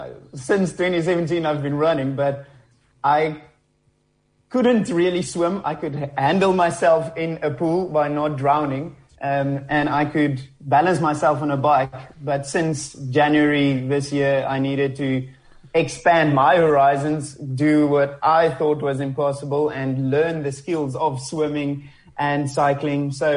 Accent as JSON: {"language": "English", "country": "South Africa", "moved": "yes", "lives_now": "United Kingdom", "said": "when we came from South Africa to the UK"}